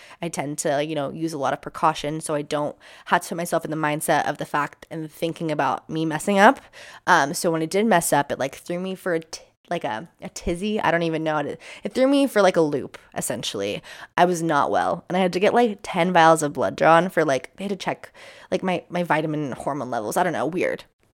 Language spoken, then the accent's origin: English; California, United States; If you know about where I'm from, so I'm from the high desert of California.